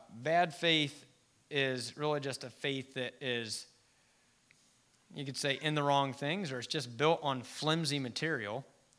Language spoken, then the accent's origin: English; Chambersburg, Pennsylvania, United States; The bishop in the church that I grew up in there in Chambersburg, Cumberland Valley Conference